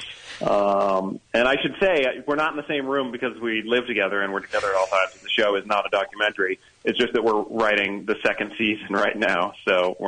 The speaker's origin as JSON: {"language": "English", "country": "United States", "said": "and I'm American and our show is British"}